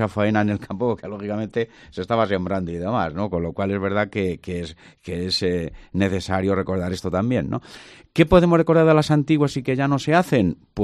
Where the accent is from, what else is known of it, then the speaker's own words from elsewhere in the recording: Muñoz Pedro, Spain; Pero, por ejemplo, en mi pueblo, en Muñoz Pedro